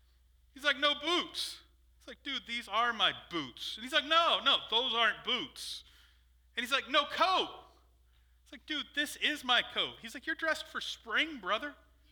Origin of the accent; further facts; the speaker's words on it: New Castle, Indiana, United States; born there; I was born in Newcastle, Indiana.